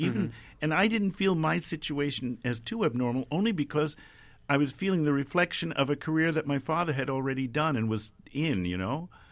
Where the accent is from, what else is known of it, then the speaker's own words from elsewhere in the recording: The Bronx, New York, United States; I grew up in the South Irish Bronx.